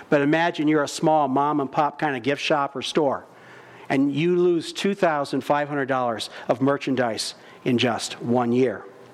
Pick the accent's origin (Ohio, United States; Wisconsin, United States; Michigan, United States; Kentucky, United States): Ohio, United States; Gibsonburg; I mean, I grew up in Gibsonburg, but we didn't leave our doors unlocked.